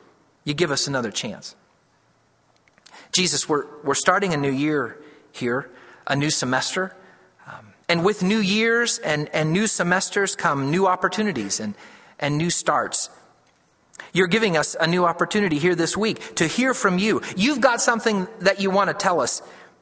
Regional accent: Ohio, United States; now in Kentucky, United States; I've lived here in Kentucky for about 16 years, but I'm from Ohio originally.

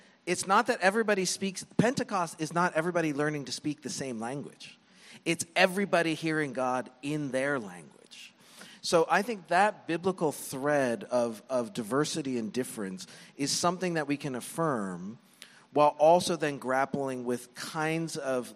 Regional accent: Canada; now in United States; And I'm American. I'm an American citizen now, so I used to have this out. I was like Canadian

